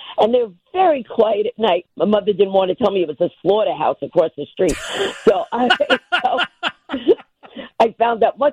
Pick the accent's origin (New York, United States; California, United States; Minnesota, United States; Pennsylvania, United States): New York, United States; Queens; Yeah, I was actually born in Greenwich Village. And then, so I lived there till I was about 5, and then we moved to Queens.